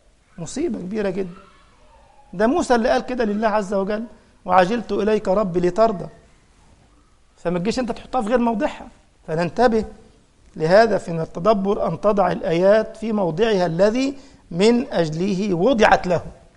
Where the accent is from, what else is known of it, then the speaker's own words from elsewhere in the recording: Egypt; انا مره شفت بقى في محلات عندنا في مصر